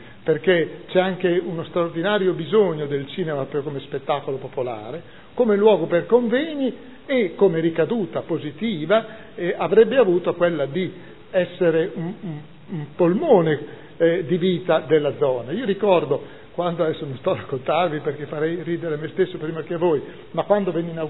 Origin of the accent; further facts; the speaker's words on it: Modena, Emilia-Romagna, Italy; come modenese, io lì ho passato una vita prima al cinema come bambino, e poi abitavo a Viale in Guerra